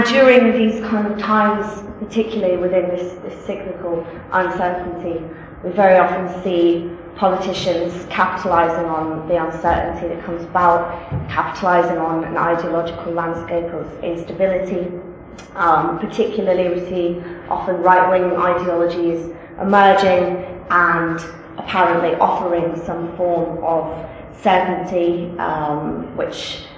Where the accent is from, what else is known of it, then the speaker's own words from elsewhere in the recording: Scotland, United Kingdom; now in Northampton, United Kingdom; I'm from Scotland and now I work in a place called Northampton in England.